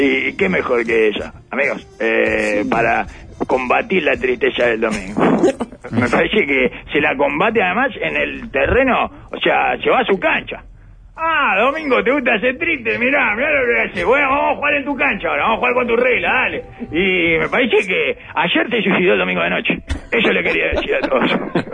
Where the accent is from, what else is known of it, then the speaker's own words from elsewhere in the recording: Uruguay; Como trabajadores uruguayos.